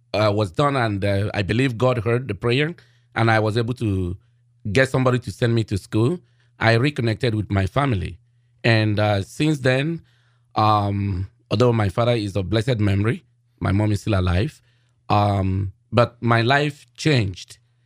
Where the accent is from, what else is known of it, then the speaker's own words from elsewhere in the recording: Nigeria; I belong to the diocese of a diocese in Cameroon called Bafang, but Bafang. I'm not from Cameroon. I'm from Nigeria.